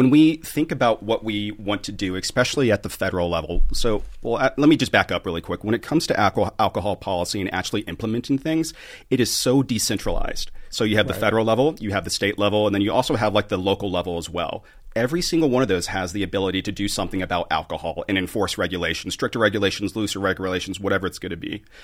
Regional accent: Texas, United States; So I'm from Texas. I was a cashier in our local grocery store.

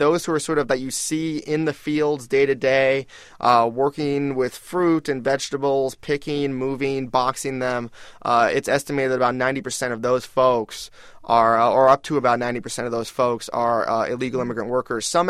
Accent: California, United States; where I grew up in the Southwest and in the United States and California

